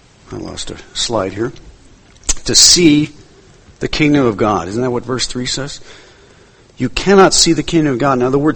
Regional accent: Ireland; I'm not Chinese. I'm Irish.

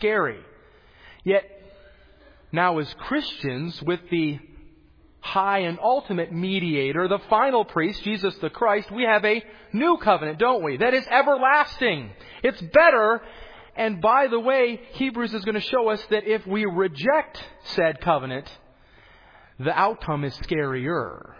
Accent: Rocky Mountains, United States; I was born and raised in the Rockies, and I love backpacking.

